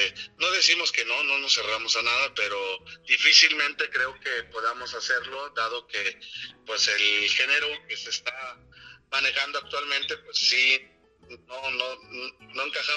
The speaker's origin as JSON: {"language": "Spanish", "country": "Mexico", "said": "no se nos puede olvidar como mexicanos. Hablar de México es hablar del mariachi, el tequila y la charrería."}